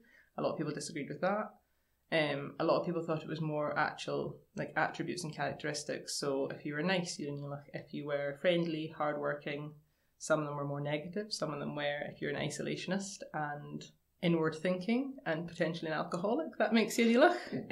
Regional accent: Islay, Scotland, United Kingdom; which I've not found in my experience growing up on Islay.

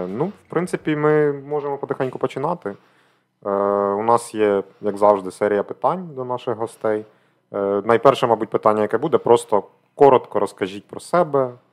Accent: Akhtyrka, Sumy Oblast, Ukraine; Ми з України, ми з Ахтирки.

